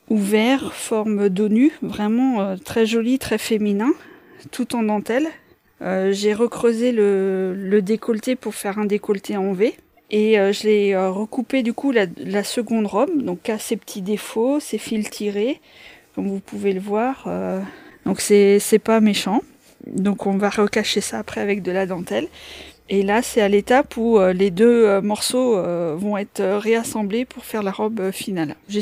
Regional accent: Craon, Pays de la Loire, France; je suis originaire de Cran, j'habite à Bouchamps-les-Crans, donc pas très loin.

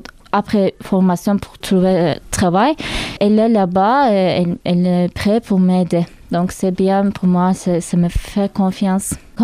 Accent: Turkey; French is a second language; now in France; je viens de Turquie, j'ai 26 ans.

